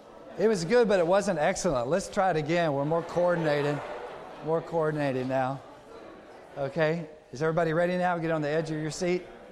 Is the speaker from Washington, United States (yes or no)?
no; Texas, United States; also born or lived in Jackson; I'm from Texas, so don't hold that against me. I did live in the Southeast in Jackson for 14 years.